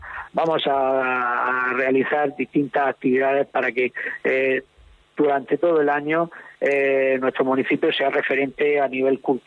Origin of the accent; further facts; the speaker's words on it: La Unión, Region of Murcia, Spain; yo soy de La Unión de toda la vida. Si miramos un poquito atrás vemos que sus abuelos vinieron de regiones limítrofes como los míos vinieron de Almería.